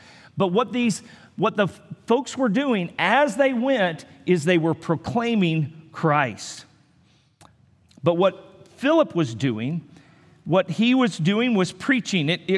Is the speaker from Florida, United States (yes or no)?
no; Wichita, Kansas, United States; oh, you're from Wichita. I'm from Wichita.